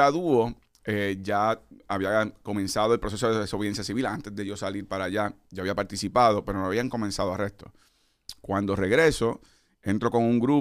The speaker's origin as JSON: {"language": "Spanish", "town": "Caguas", "country": "Puerto Rico", "said": "Yo soy de Caguas. Yo estudié mis estudios, ¿verdad?, primarios en Notre Dame, en Caguas."}